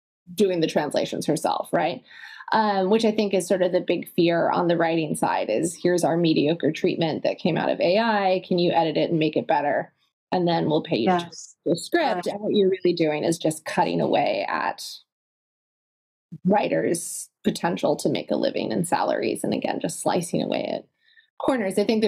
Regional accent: Italy; also born or lived in United States; I grew up in Italy, half here and half in the States.

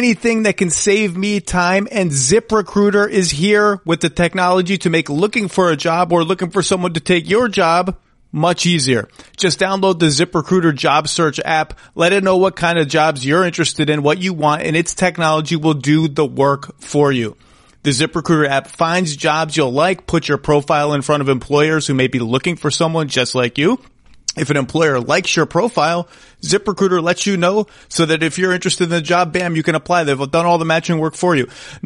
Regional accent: Connecticut, United States; I'm from Connecticut.

